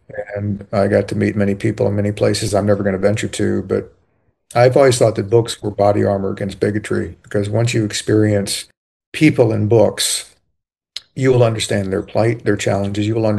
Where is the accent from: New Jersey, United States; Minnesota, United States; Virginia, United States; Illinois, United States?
Virginia, United States; As a white person growing up in Virginia in the 60s and 70s, I witnessed and observed many, many examples of bigotry and discrimination